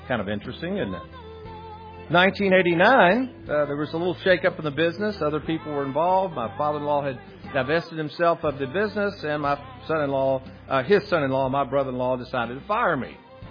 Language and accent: English; Lexington, Kentucky, United States; My biggest life-changing event actually occurred in 1970, growing up in Lexington, Kentucky.